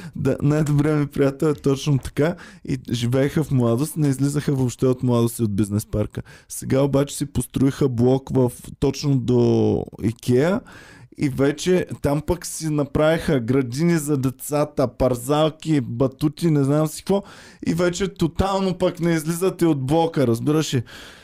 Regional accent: Stara Zagora, Stara Zagora Province, Bulgaria; Аз сега с румбата сме от Стара Загора

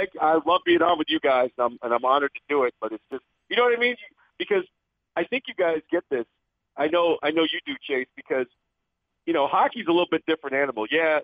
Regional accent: Northeast, United States; growing up in the Northeast and dealing with ice and snow for pretty much 10 months out of the year

